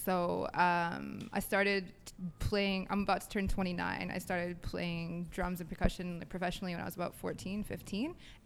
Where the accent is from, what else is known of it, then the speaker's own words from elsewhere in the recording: United States; moved away as an adult; also born or lived in Michigan; now in Toronto, California, United States; I'm from the States, so we're really big on marching bands.